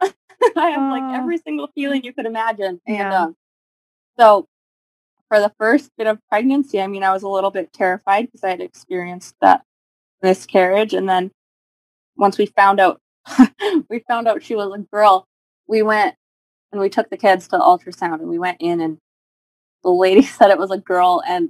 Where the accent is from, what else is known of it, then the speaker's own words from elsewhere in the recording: Canada; moved away as an adult; I was young and I was in a different country because I came from Canada. All my family's in Canada.